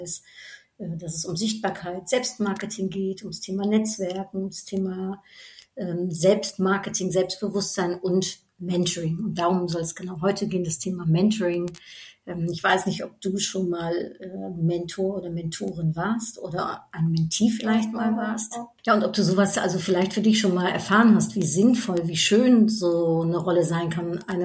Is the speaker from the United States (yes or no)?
no; Netherlands; German is a second language; Ich bin Niederländerin, ich glaube, dieser niederländische Pragmatismus, der spricht mich